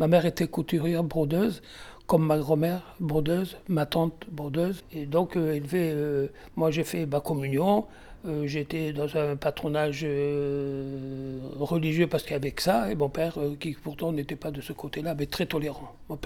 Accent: Oran, Oran Province, Algeria; Moi, je suis né en Algérie en 1940. Moi, je suis né en Algérie, hein. J'étais à Oran, quartier très très populaire.

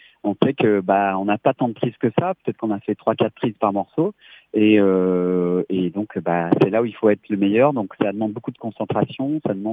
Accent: France; Mais j'ai grandi en France et donc je suis beaucoup allé aux États-Unis avant le Covid en fait.

